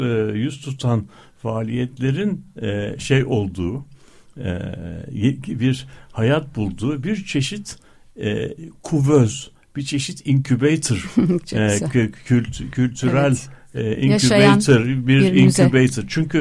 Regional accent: Kadıköy, Istanbul, Turkey; Mesela ben bütün çocukluğumda şeydim yani Kadıköy'de büyüdüm.

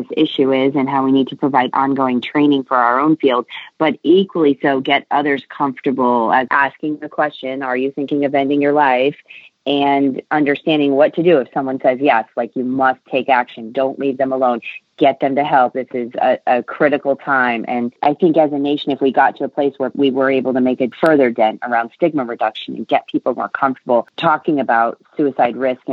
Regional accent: New England, United States; I grew up on Navy bases around the world and largely in New England and towards his latter years.

